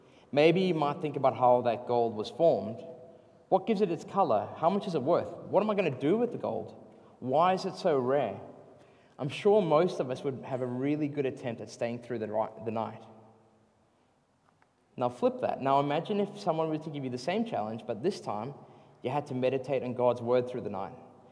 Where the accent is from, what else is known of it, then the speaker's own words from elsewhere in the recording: South Africa; I grew up in South Africa, and I saw this sign multiple times.